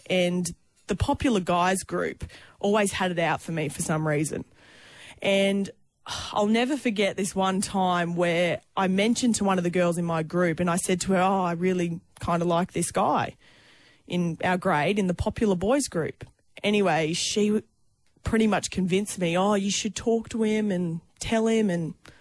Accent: Stanthorpe, Queensland, Australia; And I was going to a high school back in my hometown in Stanthorpe.

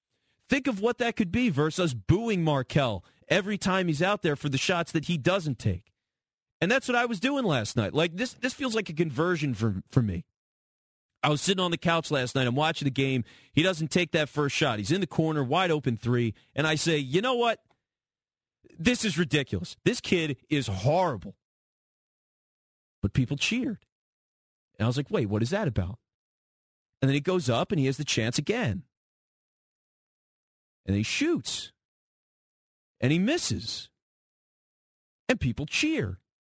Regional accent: Pennsylvania, United States; I'm from here. I'm from Delco. I'm born and raised in Delco.

